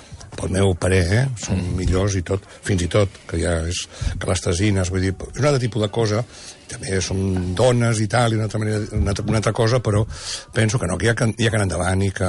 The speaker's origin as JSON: {"language": "Catalan", "town": "Sitges", "region": "Catalonia", "country": "Spain", "said": "Sí, soc de Sitges."}